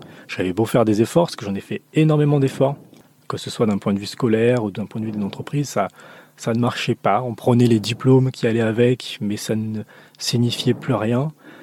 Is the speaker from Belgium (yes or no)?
no; Madagascar; Je suis quelqu'un de très lent. Je viens de Madagascar.